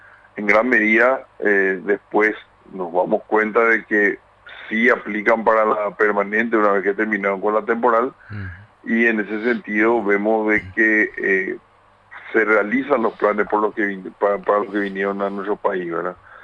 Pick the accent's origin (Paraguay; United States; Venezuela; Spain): Paraguay; la hospitalidad que nos caracteriza a nosotros por nuestra forma de ser como paraguayos.